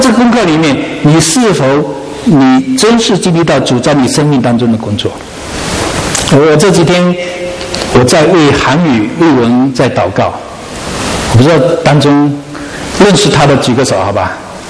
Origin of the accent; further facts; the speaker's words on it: Fuqing, Fujian, China; 我第一次知道在我们福清的老家有一个弟兄过世